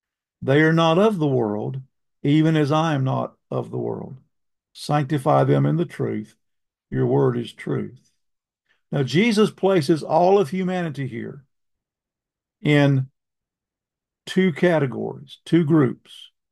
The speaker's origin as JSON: {"language": "English", "region": "the South", "country": "United States", "accent": "southern", "said": "But when I moved to Minnesota, the longer I was there, my southern accent, of which I am very proud, went away."}